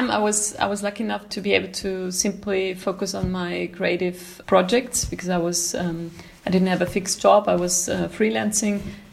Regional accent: Austria; I am from Austria and I was mostly working and living in Austria, but I changed and moved quite a lot of times actually in Austria

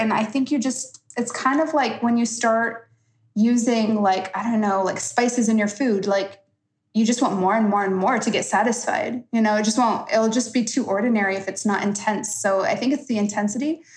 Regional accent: United States; Like I am Middle Eastern by background and I was born and raised in the States. My parents were Iraqi immigrants.

